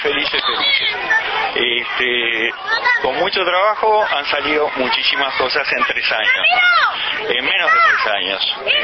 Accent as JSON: {"language": "Spanish", "region": "Montevideo", "country": "Uruguay", "said": "yo soy de Montevideo, pienso que somos muy centralistas"}